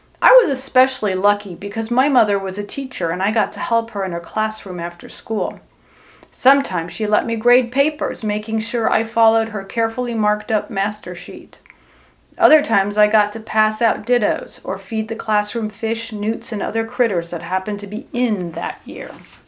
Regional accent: Karlsruhe, Baden-Württemberg, Germany; Growing up in Germany was a magical existence.

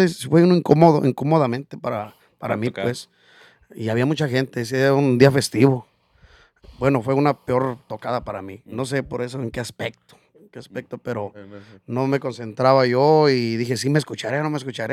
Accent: Salcido, Durango, Mexico; now in Los Angeles, United States; Son de un pueblo que se llama, pues, de mi pueblo, Salcido.

